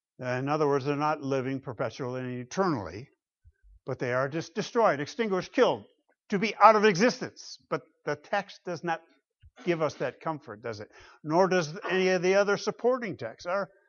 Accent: Michigan, United States; I come from the Great Lakes State, Michigan.

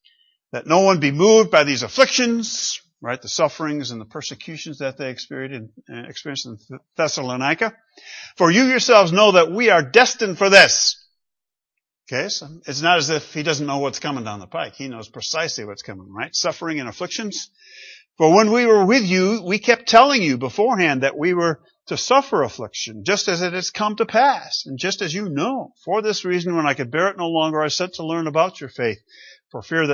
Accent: Michigan, United States; I grew up in Western Michigan where right after your membership in a Dutch Reformed church, you were expected to join a union.

